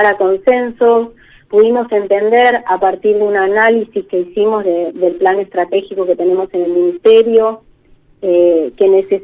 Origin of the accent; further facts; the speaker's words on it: Viedma, Río Negro, Argentina; y además soy de Viedma, entonces, bueno, tengo mi corazoncito con todos ustedes.